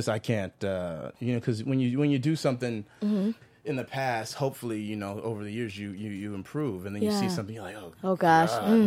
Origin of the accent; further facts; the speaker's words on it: Virginia, United States; born there; I was born in Virginia.